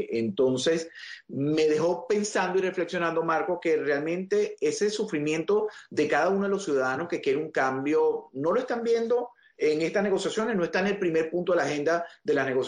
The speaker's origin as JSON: {"language": "Spanish", "country": "Venezuela", "said": "Venezuela Hoy, a analizar el tema de lo que está ocurriendo en mi país de origen, Venezuela."}